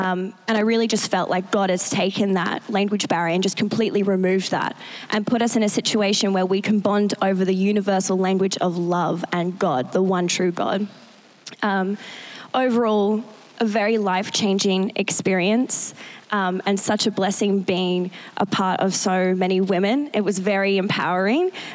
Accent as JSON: {"language": "English", "country": "Australia", "said": "The women in Bali want and need and love the same things as us Australian women as well."}